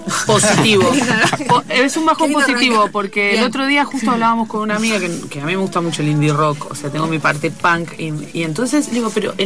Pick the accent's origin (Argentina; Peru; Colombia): Argentina; Mar del Plata, Buenos Aires Province; yo soy de Mar del Plata